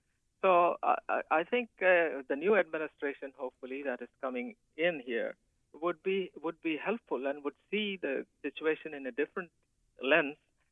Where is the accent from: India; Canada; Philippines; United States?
India; born there; moved away; also born or lived in Pakistan; my family originally came from India, but so I was born in India and then migrated to Pakistan.